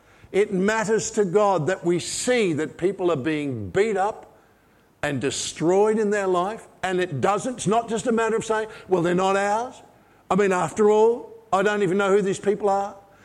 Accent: Australia; See, I'm an Australian.

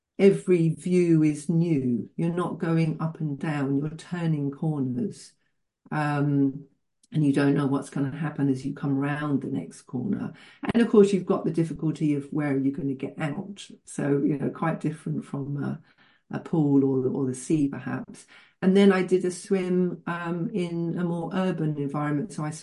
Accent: London, United Kingdom; as a girl growing up in London in 60s and 70s

